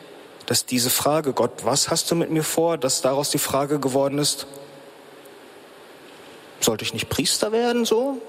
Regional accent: Bad Hersfeld, Hesse, Germany; mein Heimatpfarrer aus Bad Hersfeld, da wo ich herkomme, eine Kleinstadt, in der ich aufgewachsen bin.

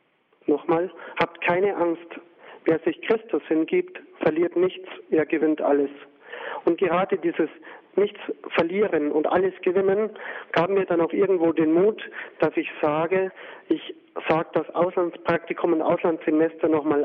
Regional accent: Erding, Bavaria, Germany; Ich war der älteste von 7 Kindern. Ich stamme aus Erding und habe Familie als wirklich etwas Schönes erlebt. Ich war dann als Kind schon Ministrant bei uns in Erding

